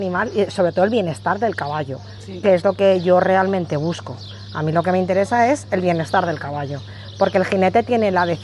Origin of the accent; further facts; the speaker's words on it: Valencia, Valencian Community, Spain; vengo de Valencia.